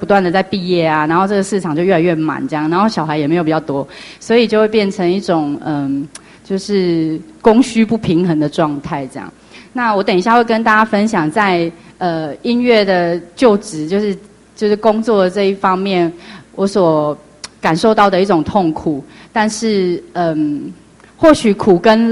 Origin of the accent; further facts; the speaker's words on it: Tainan, Taiwan; moved away as an adult; now in Northern Taiwan; 然后其实我是台南人，那3年前因为结婚的关系，所以我到北部来这样子。